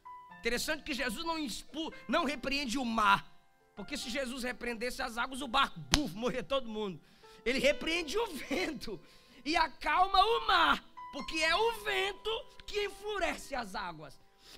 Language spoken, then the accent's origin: Portuguese; Bahia, Brazil; eu sou baiano, meio doido. A gente é desses, pentecostal, aleluia.